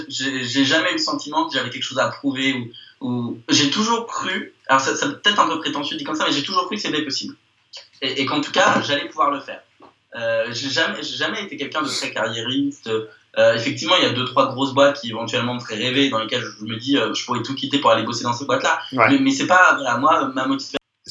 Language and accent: French; Bordeaux, Nouvelle-Aquitaine, France; moved away as an adult; quand je suis parti de Bordeaux, je faisais le tri dans mes vêtements, donc j'avais quand même 22 ans.